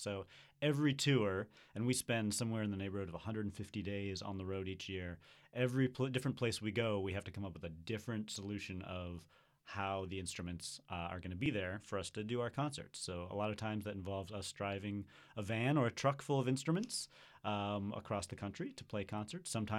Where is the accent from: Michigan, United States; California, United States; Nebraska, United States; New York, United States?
Michigan, United States; West Bloomfield; I grew up in the Metro Detroit area in West Bloomfield and played the Metropolitan Youth Symphony.